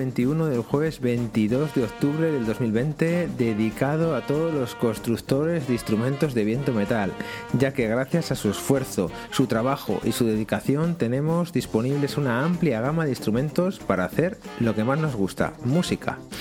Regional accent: Toro, Castile and León, Spain; la banda de música de Toro, que es de donde yo soy, en Zamora

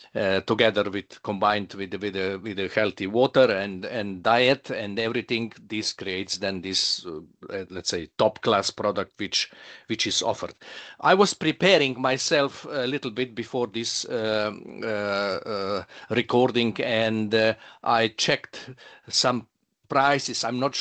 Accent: Slovenia; And when speaking about Slovenia, I'm coming from Slovenia, basically all our spas are in deep rural area.

